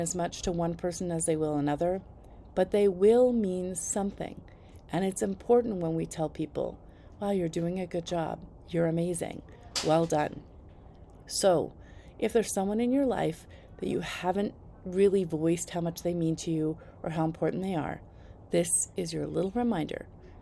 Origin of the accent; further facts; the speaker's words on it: Parksville, British Columbia, Canada; because I grew up in Parksville in Victoria on Vancouver Island, so it's not very far away